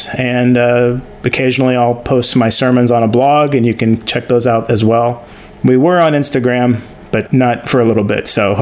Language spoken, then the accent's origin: English; Kansas City, Missouri, United States; also born or lived in California, United States; when I grew up in Kansas City, it was always cold, and so everything had to be indoors. There was some time that I spent in California